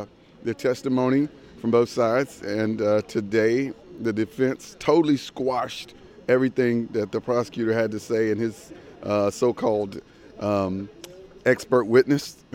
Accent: Elizabethtown, Kentucky, United States; I'm originally from Elizabethtown, Kentucky

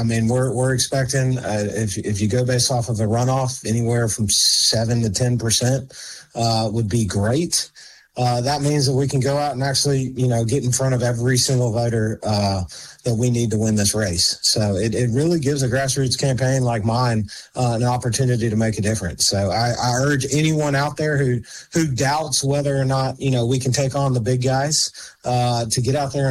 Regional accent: Alabama, United States; I grew up here in Baldwin County. I went to Foley High School

